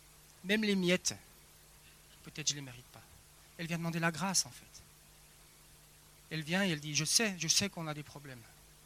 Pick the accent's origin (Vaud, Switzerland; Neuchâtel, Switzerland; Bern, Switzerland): Neuchâtel, Switzerland; La Chaux-de-Fonds; Vous savez, j'ai grandi ici, à La Chaux-de-Fonds. On est arrivé dans les années 90.